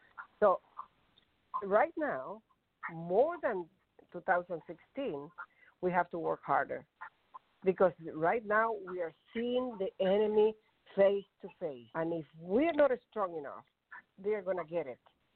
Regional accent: Venezuela; because I come from Venezuela. I have seen socialism face to face.

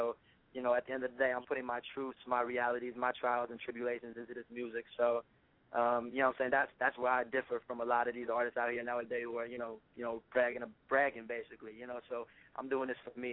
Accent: Bronx, New York, United States; now in South Florida, United States; Yeah, man. Originally, I'm from Bronx, New York, out in Riverdale, and now I'm living out in South Florida, Broward County, all day, 954.

